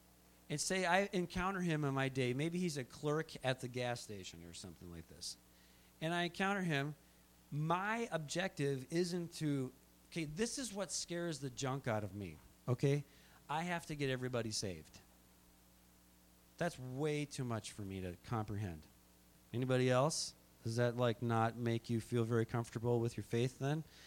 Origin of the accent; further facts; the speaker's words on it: Minnesota, United States; I'm from Minnesota, I understand how winter is.